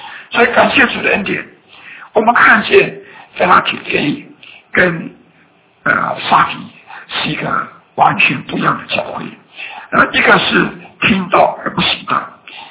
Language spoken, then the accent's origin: Chinese; China; 我们中国人都很看重死亡